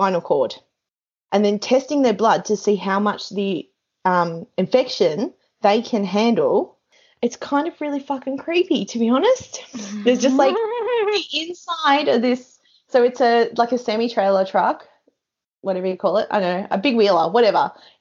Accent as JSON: {"language": "English", "country": "Australia", "said": "And it was so Australian, it just kills me, and I'm just like, oh, you got me. As an Australian, it's just like, oh, look at you go."}